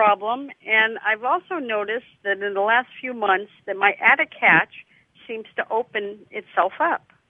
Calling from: Wasilla, Alaska, United States; Hi, Donna. … from Alaska.

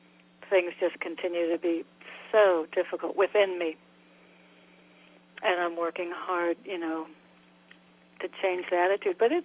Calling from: Connecticut, United States; I'm in Connecticut.

